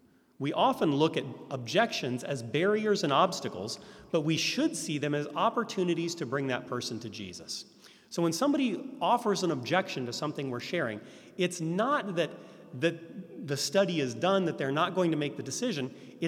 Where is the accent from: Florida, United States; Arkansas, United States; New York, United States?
Florida, United States; Now, you have to understand, I'm from the South, from Florida.